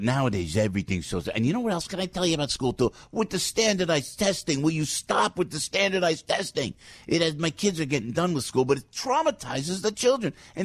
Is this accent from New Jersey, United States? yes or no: yes; Bloomfield, New Jersey, United States; I was West Essex High School. I come up from Bloomfield.